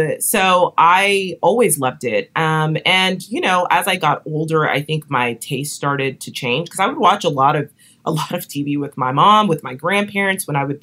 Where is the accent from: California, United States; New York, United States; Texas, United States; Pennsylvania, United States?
Texas, United States; Cause I'm from Texas and I've always been a huge fan of … Tejano music.